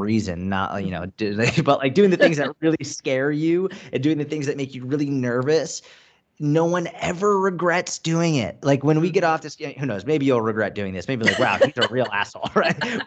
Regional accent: Massachusetts, United States; We grew up outside of Boston

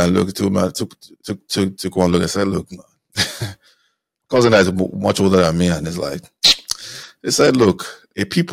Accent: Calabar, Cross River, Nigeria; because I did spend a part of my time growing up in Calabar, which is more of an epic place, actually an epic place, right? Spent time in Calabar, all those places where my stomping ground, Odukbani, so many places.

